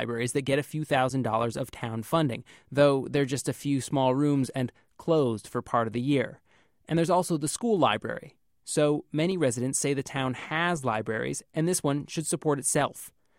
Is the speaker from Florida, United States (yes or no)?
no; Gilmanton, New Hampshire, United States; I grew up in Gilmanton, and my parents have a pro-library sign in their yard.